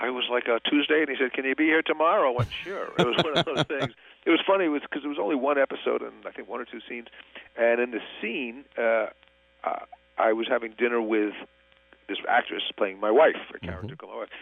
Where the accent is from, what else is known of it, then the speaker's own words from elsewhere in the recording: New York, United States; I grew up in New York, and to me, San Francisco was like New York, just a little cleaner and more polite.